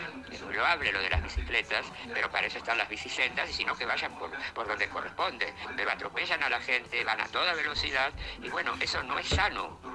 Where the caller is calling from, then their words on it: Buenos Aires, Argentina; de Belgrano